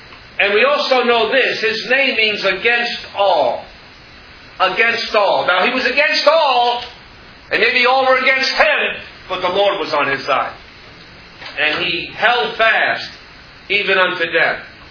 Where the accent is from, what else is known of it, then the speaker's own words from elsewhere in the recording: New York, United States; born there; I was born here in New York. I live in New York.